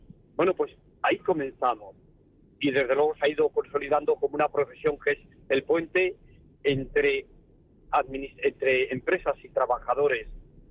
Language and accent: Spanish; Salamanca, Castile and León, Spain; estoy mucho en Madrid, pero mi ciudad de nacimiento y mi ciudad a la que me debo es Salamanca.